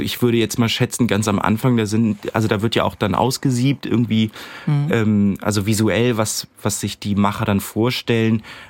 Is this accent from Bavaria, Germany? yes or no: no; Cologne, North Rhine-Westphalia, Germany; ich komme ja ursprünglich aus Köln